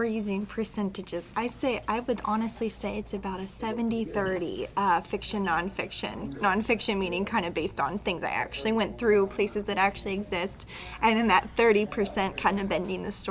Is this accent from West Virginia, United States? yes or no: yes; Martinsburg, West Virginia, United States; I was born and raised in Martinsburg, West Virginia. Went to local high schools, participated in local programs, grew up as a 4-H'er in the area.